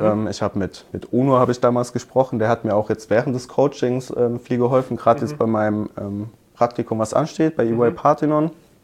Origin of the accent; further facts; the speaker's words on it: Hockenheim, Baden-Württemberg, Germany; Also ich komme aus Hockenheimring, kennt man ja vielleicht.